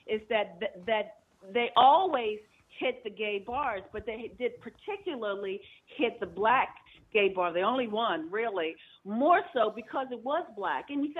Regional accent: Brooklyn, New York, United States; We're coming from Brooklyn. We're living in the housing projects. We don't have cars.

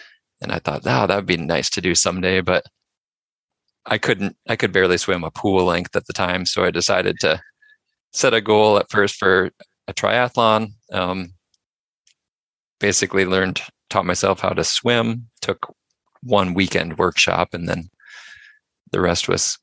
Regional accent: Iowa, United States; now in Minnesota, United States; I live in Minnesota in the United States. I'm from Iowa originally, just south of here

